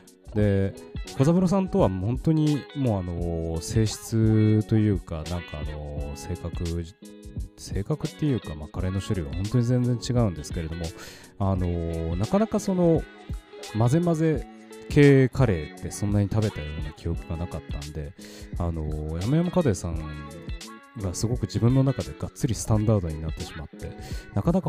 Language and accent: Japanese; Tokyo, Japan; その屋根線であったりとか千駄木であったりとか、まあ、自分が生まれ育った地元っていうのをですね